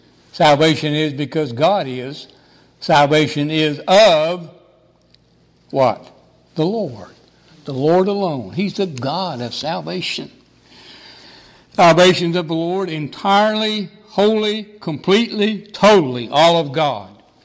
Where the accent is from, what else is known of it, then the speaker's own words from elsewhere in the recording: Rocky Mountains, United States; now in Kentucky, United States; Now, I grew up a long way from here. People often ask me, where are you from? Where did you grow up? Somehow my speech betrayeth me. Somehow they know I'm not from the hills of East Kentucky. I grew up a long way from here.